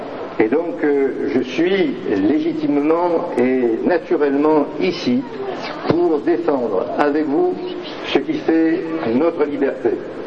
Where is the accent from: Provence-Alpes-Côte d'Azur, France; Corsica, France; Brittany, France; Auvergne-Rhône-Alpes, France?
Provence-Alpes-Côte d'Azur, France; nous disons que nous sommes français et que nous parlons le français, que nous sommes provençaux et que nous parlons le provençal.